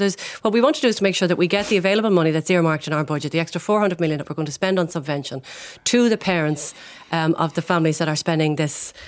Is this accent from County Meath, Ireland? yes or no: yes; County Meath, Ireland; I appreciate I come from Meath, so I don't have the same type of expenses that you might have in Dublin 2 or Dublin 4.